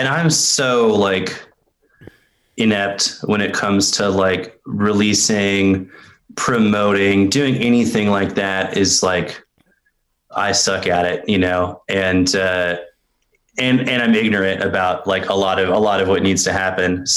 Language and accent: English; San Antonio, Texas, United States; also born or lived in Dallas / Austin; I grew up there for a good long time. San Antonio was cool. Got a lot of formative experiences and years in there. And I moved to Austin when I wa